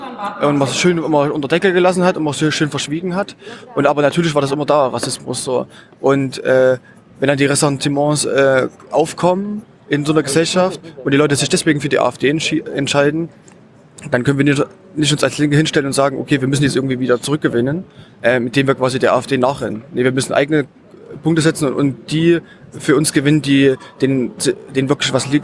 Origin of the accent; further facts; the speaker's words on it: Erfurt, Thuringia, Germany; Also ich komme aus Erfurt